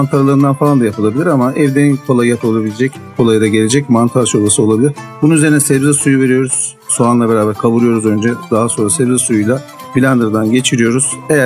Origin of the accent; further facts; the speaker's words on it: Kastamonu, Turkey; Kastamonu'yum aslen.